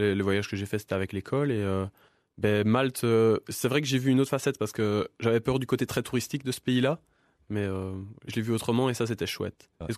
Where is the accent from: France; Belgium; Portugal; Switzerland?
Belgium; Ellezelles, Wallonia; Ouais, c'est la ferme de mes parents. J'ai grandi à Elzel et j'y suis toujours et je compte vraiment y rester.